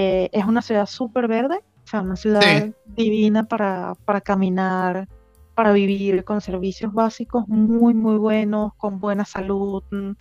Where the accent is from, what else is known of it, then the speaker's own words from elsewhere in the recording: Venezuela; moved away as an adult; Entonces yo ya trabajaba remoto en Venezuela. Empecé trabajando desde mi ciudad natal para empresas de la capital, para Caracas.